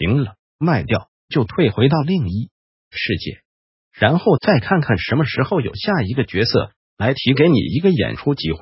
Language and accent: Chinese; China; 这是我们中国人说的太古真人的生命质感。